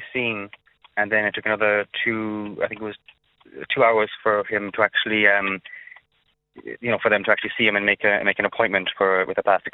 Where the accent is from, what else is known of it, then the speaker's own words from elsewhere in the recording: Kenmare, Munster, Ireland; well, I'm from Kinmare, you know